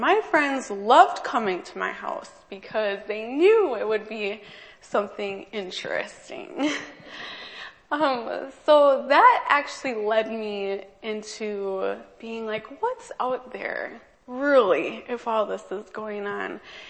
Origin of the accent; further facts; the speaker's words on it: Green Bay, Wisconsin, United States; So I grew up in Green Bay … if you don't know.